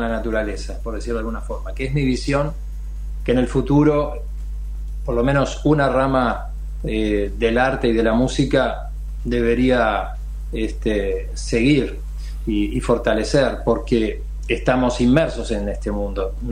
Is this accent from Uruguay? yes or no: yes; Uruguay; moved away; el Uruguay, ¿no? Mi país de origen, en el que tengo tantas referencias que formaron parte de mi vida